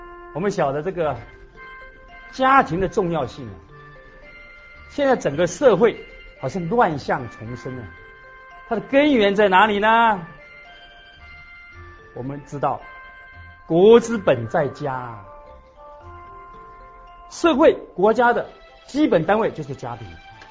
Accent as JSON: {"language": "Chinese", "country": "Taiwan", "said": "以往我们都是外国人这方面是比较差的，哦，男女离婚率那么高，曾几何时我们台湾比他们还要严重"}